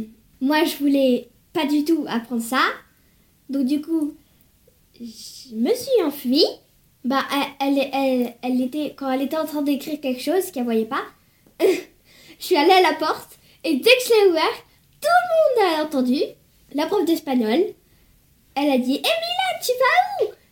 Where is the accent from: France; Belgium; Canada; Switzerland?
France; Si je dis pas aux gens que je suis française, ils croient que je suis américaine. Et j'aime bien être française aussi.